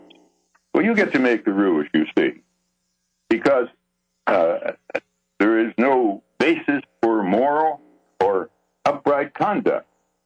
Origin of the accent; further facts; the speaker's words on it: Arizona, United States; When I was a kid, I was 17 years old. I grew up in Arizona.